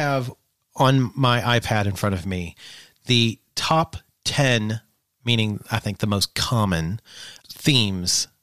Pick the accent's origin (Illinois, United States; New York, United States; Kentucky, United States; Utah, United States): Kentucky, United States; I guess because I grew up in Eastern Kentucky and these people were literally everywhere I looked, I struggle finding this sexy.